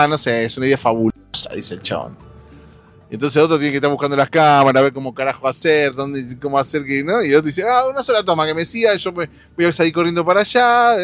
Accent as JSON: {"language": "Spanish", "country": "Argentina", "said": "Hoy día en el cual en Argentina, en mi país de origen, se recuerda..."}